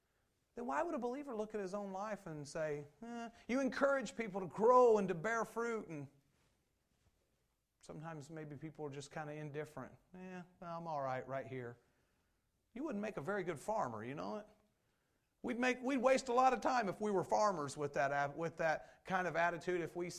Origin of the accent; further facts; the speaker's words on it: Indiana, United States; So we're from Indiana